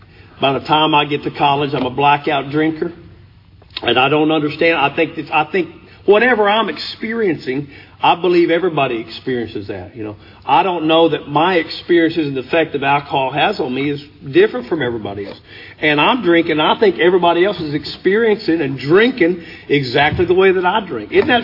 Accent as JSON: {"language": "English", "town": "Hugo", "region": "Oklahoma", "country": "United States", "tie": "born or raised there", "said": "I grew up in Hugo, which is down in the southeast corner of the state."}